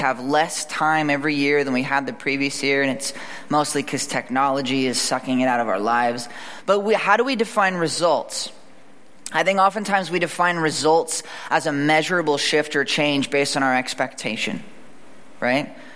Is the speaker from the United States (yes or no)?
yes; United States; I'm American. I'm a consumer.